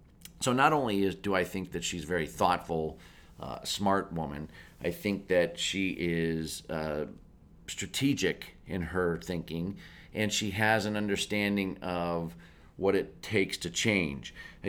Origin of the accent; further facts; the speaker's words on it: Erie, Pennsylvania, United States; Well, you know, I think I told you I grew up in Erie, Pennsylvania. So, small town boy